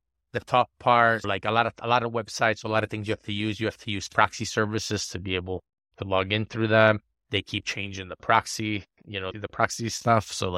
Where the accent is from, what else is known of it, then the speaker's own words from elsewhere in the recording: United States; I just obviously being an American, I would hope that every sports book would take a fair bet from everybody.